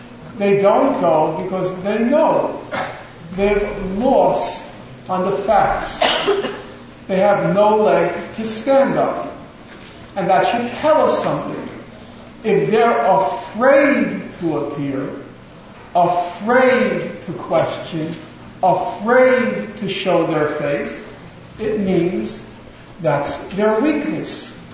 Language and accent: English; United States; As an American, as horrific as Israel's crimes are, they pale in comparison to what the U.S. does